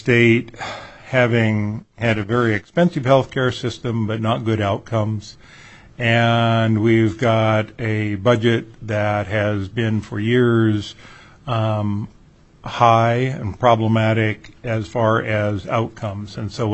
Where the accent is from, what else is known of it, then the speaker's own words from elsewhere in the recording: Homer, Alaska, United States; I'm from Homer.